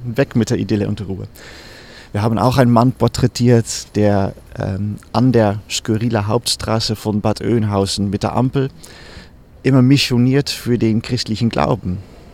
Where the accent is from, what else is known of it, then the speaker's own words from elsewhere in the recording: Netherlands; now in Berlin, Germany; Also ich komme ursprünglich aus den Niederlanden, wohne in Berlin und bin auch mal ab und zu mit dem Auto hin und her gependelt.